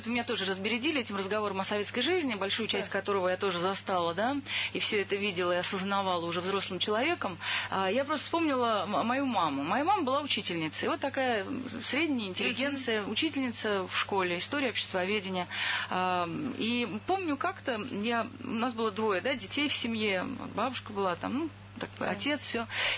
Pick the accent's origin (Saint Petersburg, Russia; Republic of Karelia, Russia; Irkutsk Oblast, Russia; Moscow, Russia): Saint Petersburg, Russia; Я сама из Петербурга